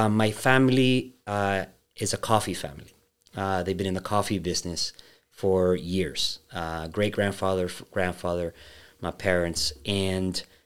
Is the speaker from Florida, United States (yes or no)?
yes; Miami, Florida, United States; born there; And I was born in Miami out of pure luck. So I was born 3 months later.